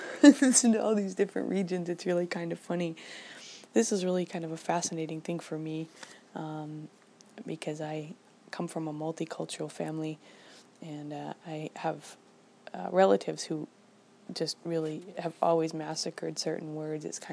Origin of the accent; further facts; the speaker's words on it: Minnesota, United States; born there; moved away as an adult; now in Sacramento, United States; I was born in Minnesota, which is located in the Midwest, way up north on the Canadian border. But I have made my home for the last, more than 20 years now in the capital of California